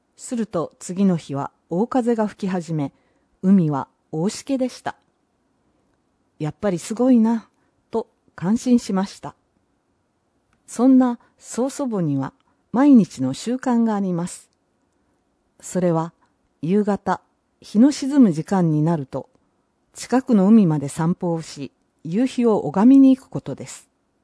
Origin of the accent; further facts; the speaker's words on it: Iki, Nagasaki, Japan; せっかく自然豊かな壱岐に生まれ育ってきたのですから